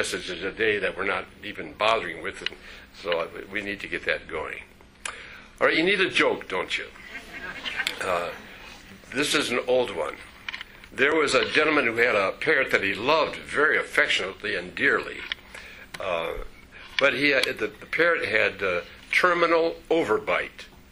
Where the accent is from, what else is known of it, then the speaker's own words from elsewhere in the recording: Hinckley, Minnesota, United States; As you remember, I grew up in Hinckley, Minnesota, where the men are men and pansies are flowers and the women are slightly above average.